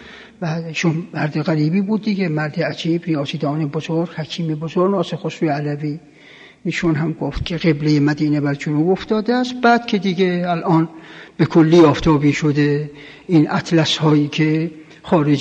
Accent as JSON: {"language": "Persian", "region": "Qom", "country": "Iran", "tie": "born or raised there", "said": "حالا ما اینجا در قوم بزرگ شدیم، بله"}